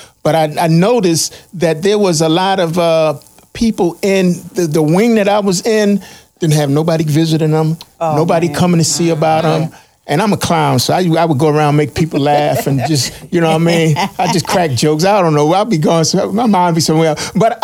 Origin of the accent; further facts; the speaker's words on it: Minnesota, United States; also born or lived in Philadelphia / St. Louis; now in Carolinas, United States; because I was born in Philadelphia. I spent most of my life in Minnesota. Well, you know, then East Boogie and St. Louis. So I lived in a lot of different cities.